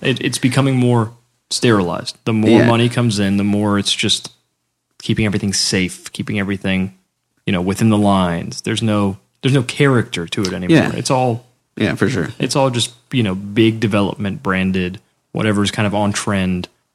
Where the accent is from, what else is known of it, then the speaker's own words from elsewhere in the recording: Atlanta, Georgia, United States; I'm from Atlanta myself. So I've, you know, I spent middle school, high school, college going to the Masquerade as it used to be before the Beltline